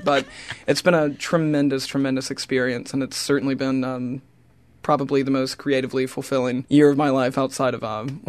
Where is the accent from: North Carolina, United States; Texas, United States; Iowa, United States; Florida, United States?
North Carolina, United States; Washington; but I went back to my hometown in Washington, North Carolina, and enrolled in community college credits